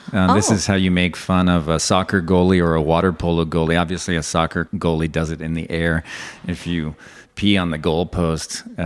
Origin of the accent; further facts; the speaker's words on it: California, United States; As much as I love my hometown and the people there and the whole atmosphere, it was really living in a bubble where this type of growth was not possible.